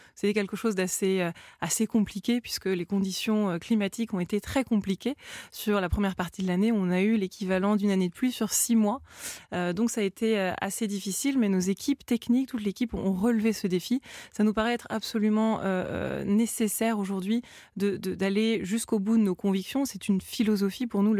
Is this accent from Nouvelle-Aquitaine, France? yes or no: yes; Bordeaux, Nouvelle-Aquitaine, France; je suis née à Bordeaux et j'ai grandi, j'ai passé toute mon enfance à la propriété Angélus et je courais au milieu des vignes côté de mon père et de mon grand-père.